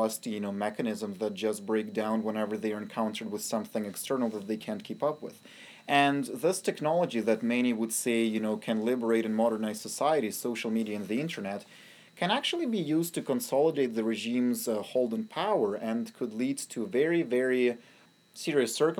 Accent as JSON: {"language": "English", "country": "Ukraine", "tie": "born or raised there", "moved": "as an adult", "lives_now": "Canada", "said": "I was born and raised in Ukraine and came to Canada 5 years ago for my education."}